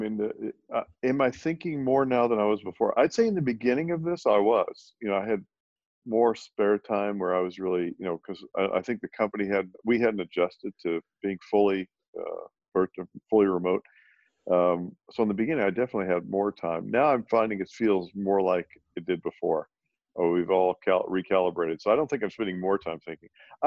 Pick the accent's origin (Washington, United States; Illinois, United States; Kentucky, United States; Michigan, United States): Kentucky, United States; I grew up in Kentucky, and I stayed there all the way through high school.